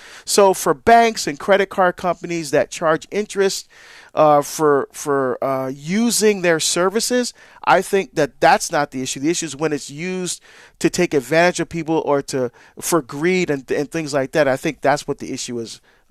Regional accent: New Jersey, United States; my home state of New Jersey. In fact, I lived in Orange, New Jersey after my parents divorced. My mom bought a house in Orange, so we moved from Hillside to Orange.

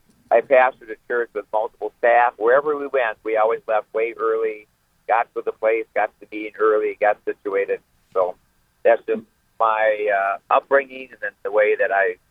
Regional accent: Minnesota, United States; Now, of course, as American, as I am, raised here in Minnesota, on time is important to me.

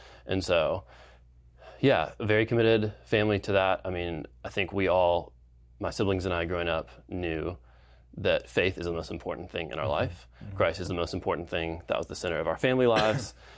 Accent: Colorado, United States; I grew up in Colorado. That's where I was born and raised into a family.

